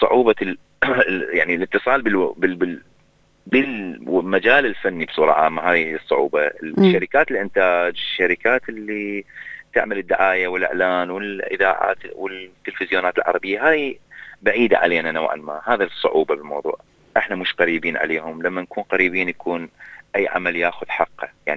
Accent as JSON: {"language": "Arabic", "country": "Iraq", "accent": "Iraqi", "said": "غير أنه لهجتي الأصلية العراقي اللي هي لهجة بالغناء متفرعة وفيها كثير من الألوان الشعبي والبدوي"}